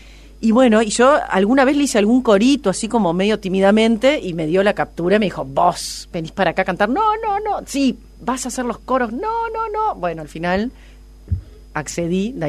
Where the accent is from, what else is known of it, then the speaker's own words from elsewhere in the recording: Paysandú, Uruguay; me dice, ¿y vos de dónde sos? De Paysandú, le digo yo. Ah, porque hoy hablaste y ni se te nota.